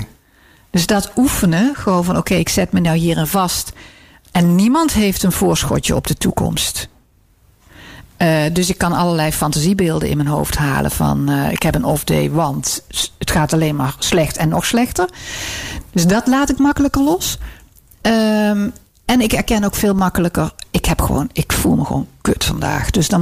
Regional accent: North Brabant, Netherlands; En ik kom uit Brabant. Dus cultureel gezien is dat al veel meer Vlaams dan Hollands.

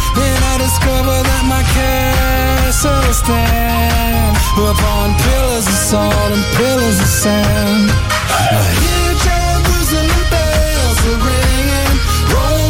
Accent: Nieuwpoort, West Flanders, Belgium; Ja, maar ik ben dus opgegroeid in Nieuwpoort, hè?

